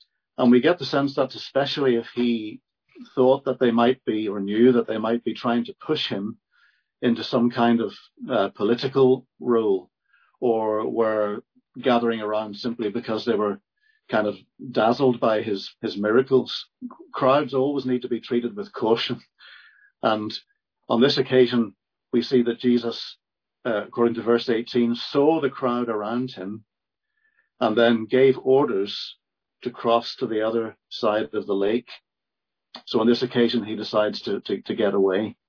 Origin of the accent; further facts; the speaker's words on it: Northern Ireland, United Kingdom; accent: Ulster; I hope that my strange Ulster accent won't be too impenetrable